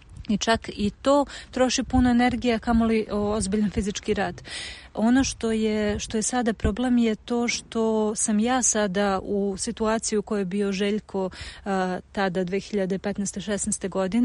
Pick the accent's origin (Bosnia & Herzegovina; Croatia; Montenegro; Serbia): Serbia; Belgrade; sam došla iz Beograda, gde je sve dostupno i sve je tu i toliko toga ima, i sve što ti padne na pamet je na dohvat ruke bukvalno, i onda sam se preselila u najgore mogućem periodu pred zimu u malo mesto